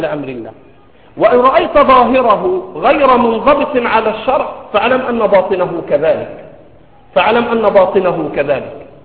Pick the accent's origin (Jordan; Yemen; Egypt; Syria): Egypt; accent: Egyptian; على لهجتنا المصرية عايز فكة